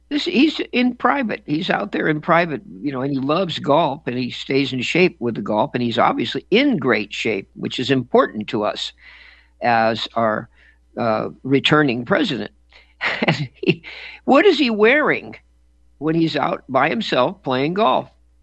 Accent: California, United States; now in North Dakota, United States; Now, I grew up in California. I know I'm in North Dakota, but a very different place. But I grew up on the beach in Southern California

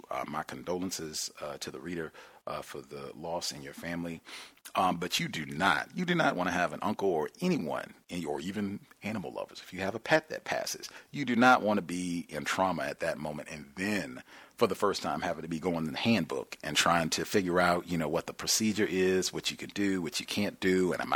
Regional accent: Ohio, United States; I used to work in Ohio. People in the management would always comment that I sounded like I came from Alabama.

